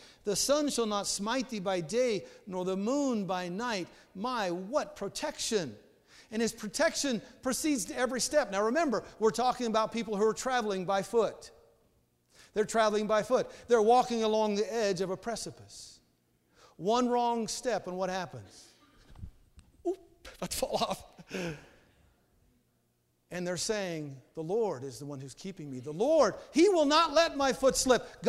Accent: Eureka, California, United States; born there; I was born in Eureka, California.

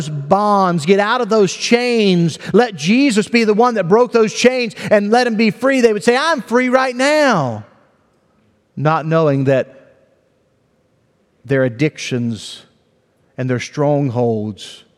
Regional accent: West Virginia, United States; I grew up in West Virginia in rural area, but grew up with traditional values.

